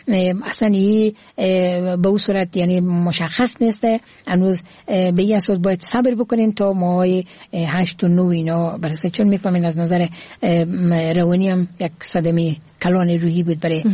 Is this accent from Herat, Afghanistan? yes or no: yes; Herat, Afghanistan; born there; زادگاه من هرات هست